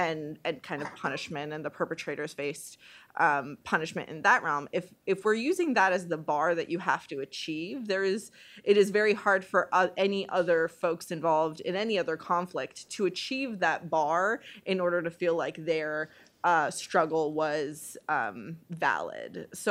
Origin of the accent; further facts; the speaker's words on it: Republika Srpska, Bosnia & Herzegovina; so my hometown's in Republika Srpska, so if you want to get more complicated, just like keep asking me details.